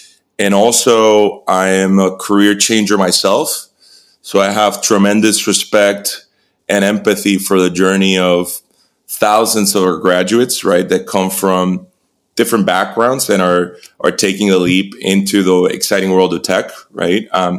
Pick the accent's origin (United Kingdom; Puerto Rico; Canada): Puerto Rico; So I'm originally from Puerto Rico.